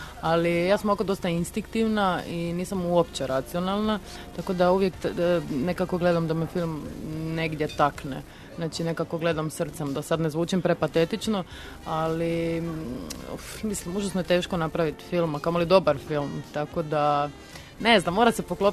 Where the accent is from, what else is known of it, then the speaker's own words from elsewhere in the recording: Croatia; jer sam došla iz Hrvatske, bila sam jedina iz istočne Europe i došla sam jedina bez agenta, bez ikoga